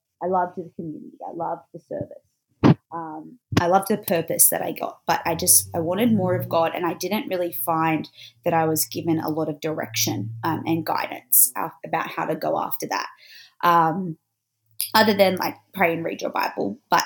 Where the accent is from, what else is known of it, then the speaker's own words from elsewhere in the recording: Sydney, New South Wales, Australia; So I didn't actually grow up in the Shire. Okay. For me, I actually grew up thinking that Sydney ended at the airport.